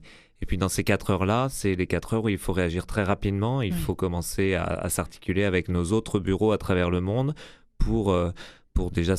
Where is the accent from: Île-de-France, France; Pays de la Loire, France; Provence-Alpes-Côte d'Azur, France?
Pays de la Loire, France; born there; Je suis né en France, en Vendée. Donc la Vendée, c'est une région dans l'ouest de la France, assez rurale, assez traditionnelle et assez réconfortante aussi, paisible, avec la mer pas loin, avec la campagne toujours aussi proche.